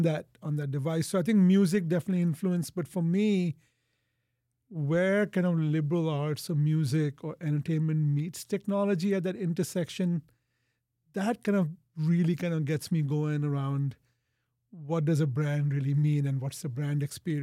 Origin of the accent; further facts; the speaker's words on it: India; growing up in India, you know, even in the 70s or 80s, your choices of entertainment were pretty limited.